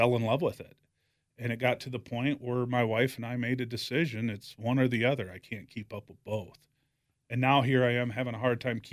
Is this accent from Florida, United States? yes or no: no; South Dakota, United States; moved away; I grew up in South Dakota on a farm. Hunting and fishing was just a part of life back there. So when I moved out this way